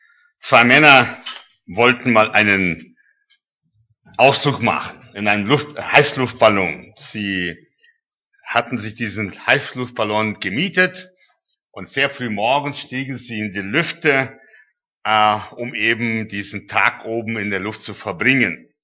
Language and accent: German; Russia; also born or lived in Kyrgyzstan; Ich bin in Russland geboren, aufgewachsen, habe 15 Jahre dort gelebt, meine Kinder dort verbracht in Kirgisistan.